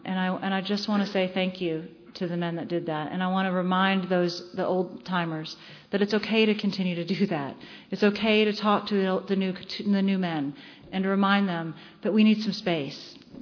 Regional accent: Dunwoody, Georgia, United States; I know my parents aren't going to let me go because I'm from Dunwoody, right?

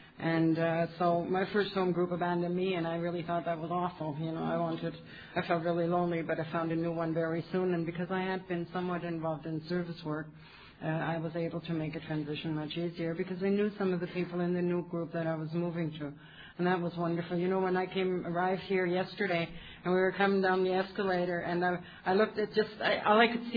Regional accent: Germany; English is a second language; And I come from the Back to Basics International meeting in a little town called Übach-Palenberg, which is right on the Dutch border

